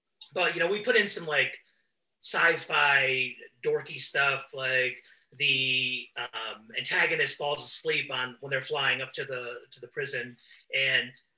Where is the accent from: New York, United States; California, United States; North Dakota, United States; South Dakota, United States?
New York, United States; Ithaca; I'm originally from Ithaca, New York.